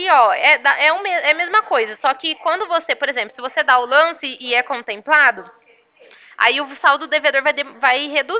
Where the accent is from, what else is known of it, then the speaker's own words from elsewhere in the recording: Ribeirão Preto, São Paulo, Brazil; now in Sertãozinho, Brazil; Eu sou daqui de Ribeirão Preto. Aliás, eu trabalho aqui em Ribeirão Preto e moro em Sertãozinho, que é aqui na cidade vizinha, né?